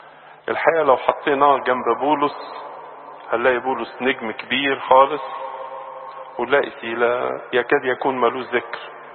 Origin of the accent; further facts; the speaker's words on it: Egypt; في البداية بحب نعزي أنفسنا كمصريين في شهدائنا الذين يقدمون حياتهم من أجل الوطن.